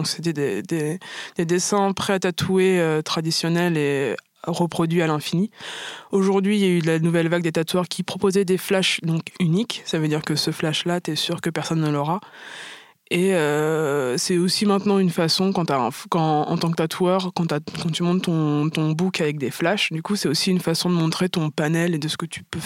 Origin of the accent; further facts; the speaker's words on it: Martinique, France; moi, je suis martiniquaise, enfin, métisse martiniquaise.